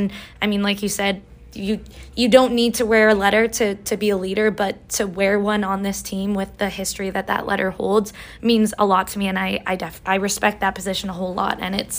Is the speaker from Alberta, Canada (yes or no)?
yes; Okotoks, Alberta, Canada; So I'm from Oaked Oaks, Alberta. I played for the Rocky Mountain Raiders.